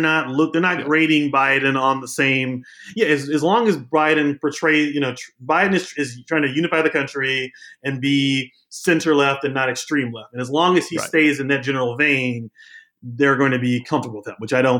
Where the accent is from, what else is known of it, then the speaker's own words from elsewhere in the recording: Louisville, Kentucky, United States; Like, you know, I'm from Louisville. I live in Louisville. I'm black. I'm a journalist.